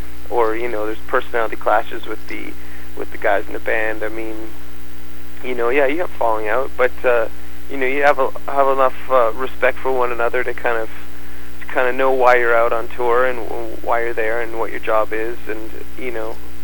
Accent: Canada; It's tough being Canadian and just crossing the border

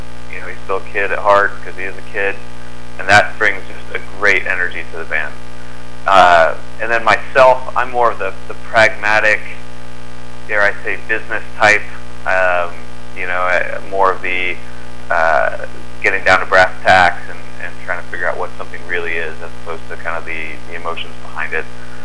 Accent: Kansas City, Missouri, United States; moved away; also born or lived in Boston / Boulder / Chicago; I'm actually not. I'm originally from Kansas City.

